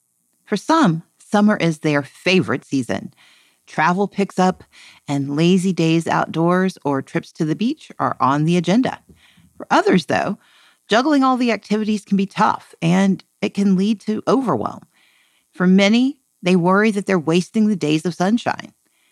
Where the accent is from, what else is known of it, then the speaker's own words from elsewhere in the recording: Mississippi, United States; also born or lived in Georgia; I'm from Georgia, grew up in Mississippi.